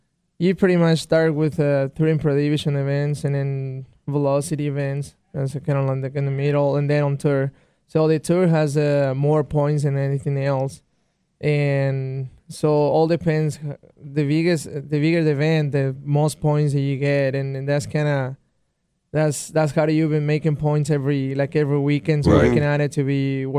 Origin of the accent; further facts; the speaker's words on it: Sonora, Mexico; In Sonora, just south of Arizona.